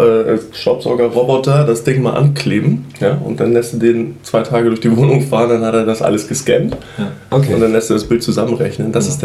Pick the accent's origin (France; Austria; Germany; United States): Germany; Hamburg; Ich bin aus Hamburg.